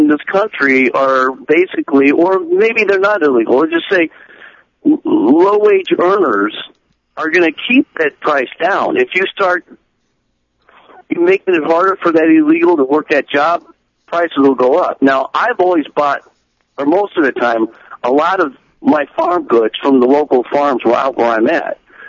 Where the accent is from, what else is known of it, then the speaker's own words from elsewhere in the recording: California, United States; One thing is, I grew up in California